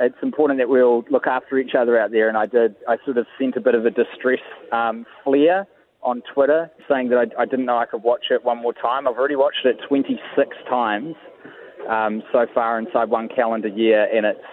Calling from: Auckland, New Zealand

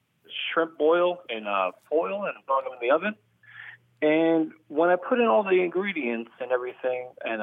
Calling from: Goffstown, New Hampshire, United States; I'm calling from Goffstown, New Hampshire.

